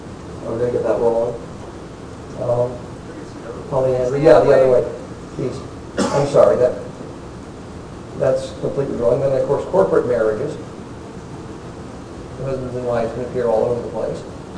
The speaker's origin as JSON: {"language": "English", "region": "Utah", "country": "United States", "said": "since I'm from Utah, terribly behind my neighbors."}